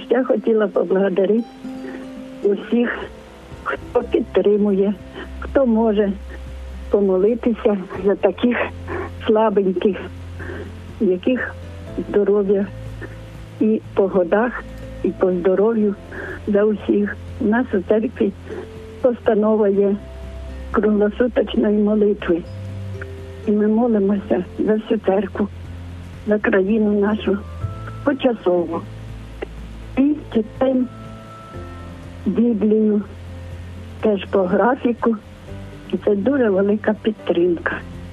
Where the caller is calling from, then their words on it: Dibrova, Kyiv Oblast, Ukraine; Київська область, вітаю всіх, Діброва